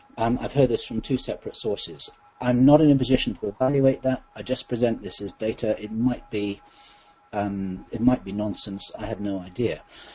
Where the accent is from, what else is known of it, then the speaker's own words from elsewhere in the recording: United Kingdom; Remember, I'm a Brit.